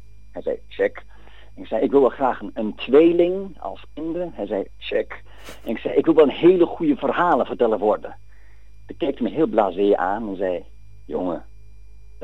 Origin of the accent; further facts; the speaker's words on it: Switzerland; moved away; ik kom oorspronkelijk uit Zwitserland, vandaar de Zwitser.